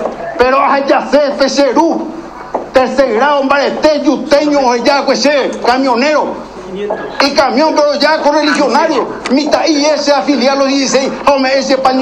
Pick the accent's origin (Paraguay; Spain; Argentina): Paraguay; Caaguazú; primero soy paraguayo, después soy colorado y también soy caguaseño.